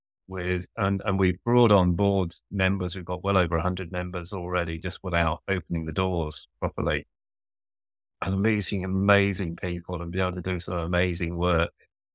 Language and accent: English; London, United Kingdom; also born or lived in Yorkshire / Somerset; now in Dordogne, France; I'm from England. I'm originally from London. I lived in Yorkshire in England and also in Somerset. So that's probably why my accent's a little bit mixed. And about 5 years ago, I moved to France to the Dordogne. So I'm living in a beautiful part of France now.